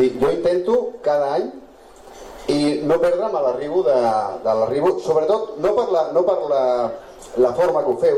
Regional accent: Sitges, Catalonia, Spain; Alguns anys he trobat en falta al meu poble, no? Que surti el personatge del Canestoltes i que dongui hòsties a tot arreu

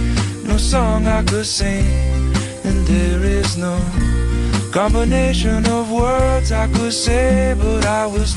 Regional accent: Parets del Vallès, Catalonia, Spain; Nosaltres a Parets del Vallès, imagina't. Sí, una horeta de camí

